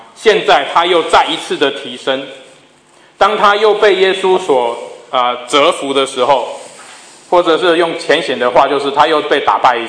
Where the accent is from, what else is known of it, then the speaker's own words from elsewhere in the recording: Singapore; accent: Singaporean; 那 我的口音是新加坡口音，他的口音是韩国人口音，反正就是用英文来谈。